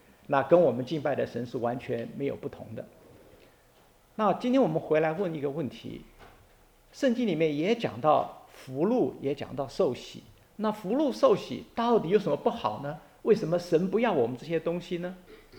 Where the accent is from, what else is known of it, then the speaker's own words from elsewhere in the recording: Taiwan; 我小时候是从台湾长大的在50年代、60年代那个时候呢